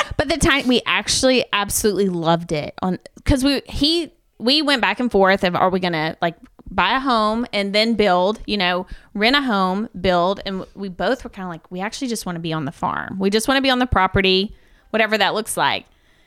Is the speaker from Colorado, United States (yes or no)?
no; Georgia, United States; Not super traditional, but pretty Southern. My family, we're from Georgia.